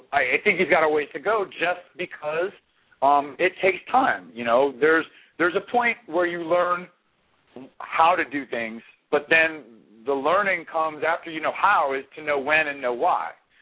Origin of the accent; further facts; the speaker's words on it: North Carolina, United States; I grew up in North Carolina, so as a wrestling fan, my influences were the Mid-Atlantic territories